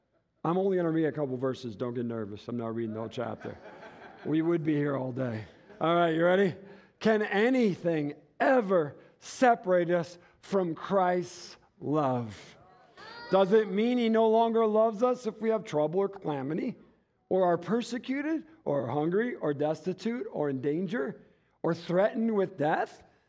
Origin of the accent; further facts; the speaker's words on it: Michigan, United States; In case you don't know, I'm from Michigan.